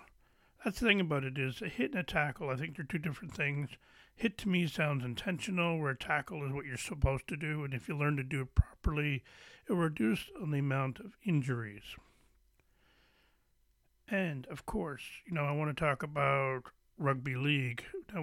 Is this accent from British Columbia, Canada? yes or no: no; Ontario, Canada; We have a team here in my hometown. Well, not really in my hometown. I'm in Mississauga. But just in Toronto, we have the Toronto Arrows of the MRL.